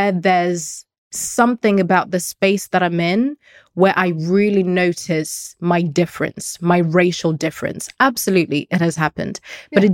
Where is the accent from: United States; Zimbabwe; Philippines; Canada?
Zimbabwe; now in United Kingdom; So I'm an immigrant. I was born and raised in Zimbabwe and moved to the UK. And my family, maybe because we're Shona and because we're immigrants